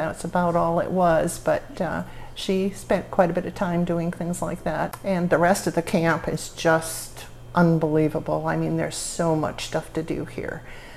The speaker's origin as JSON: {"language": "English", "town": "Monticello", "region": "Iowa", "country": "United States", "said": "I'm from Monticello."}